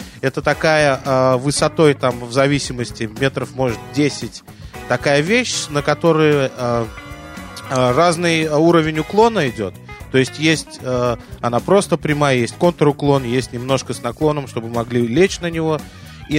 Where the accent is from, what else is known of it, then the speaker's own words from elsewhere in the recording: Uzbekistan; Дело в том, что я из Узбекистана, и у нас в Узбекистане очень такая национальная обувь – резиновые галоши.